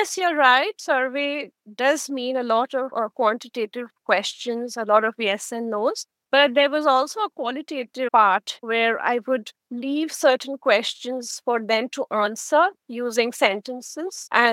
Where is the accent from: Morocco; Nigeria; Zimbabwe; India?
India; moved away as an adult; Yes, I'm from India. I came when I was 26.